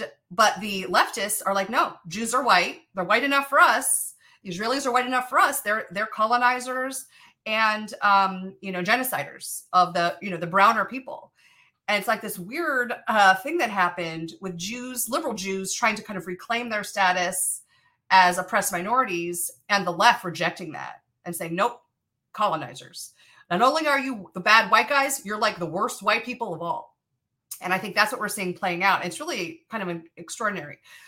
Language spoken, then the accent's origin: English; Los Angeles, California, United States; I grew up in West